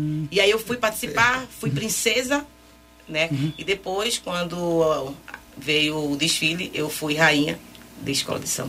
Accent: Porto de Galinhas, Pernambuco, Brazil; E ele perguntou de onde eu era. Eu disse, eu sou de Porto de Galinha.

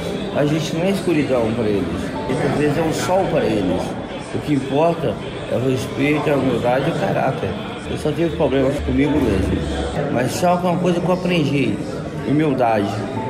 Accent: João Pessoa, Paraíba, Brazil; Eu sou nordestino. Sou lá de João Pessoa, capital da Paraíba. Mas estou aqui no Rio Grande do Sul.

